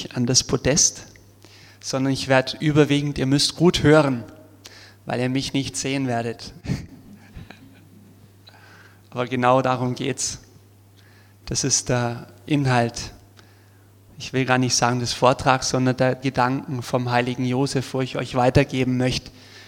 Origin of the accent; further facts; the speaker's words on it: Augsburg, Bavaria, Germany; ich komme ursprünglich aus Augsburg, also bin ein Schwäble.